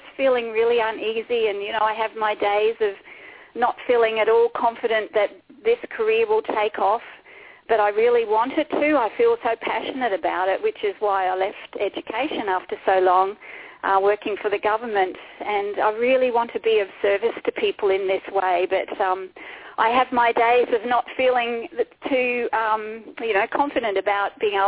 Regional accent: Toowoomba, Queensland, Australia; from Australia. So my birth details are that I was born in Toowoomba. It's an Aboriginal name, I believe, so it's a bit of a mouthful. Toowoomba in Queensland in Australia. And I was born on the 19th of February, 1958

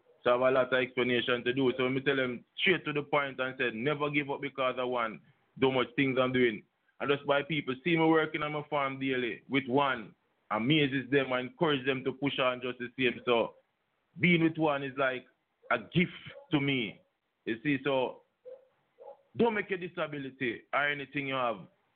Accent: Islington, Saint Mary Parish, Jamaica; born there; also born or lived in St. Thomas; No, I wasn't born in St. Thomas. I was born in Islington, St. Mary, but I came to St. Thomas from 1984.

